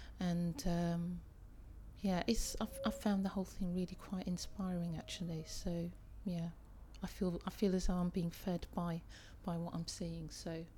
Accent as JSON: {"language": "English", "town": "Wembley", "region": "London", "country": "United Kingdom", "said": "I'm 43 years old and I'm from Wembley in Middlesex."}